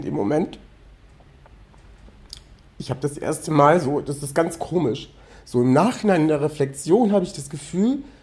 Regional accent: Rüsselsheim, Hesse, Germany; born there; Meine Eltern sind irgendwann mal von Serbien nach Deutschland migriert. Und irgendwann mal bin ich dann tatsächlich in Rüsselsheim geboren. Und wir haben aber damals auf dem Campingplatz gewohnt.

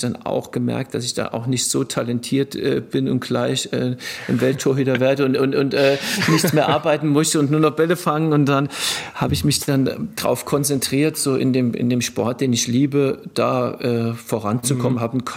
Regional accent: Blaubach-Diedelkopf, Rhineland-Palatinate, Germany; ich bin im Blaubach-Diedelkopf dann groß geworden

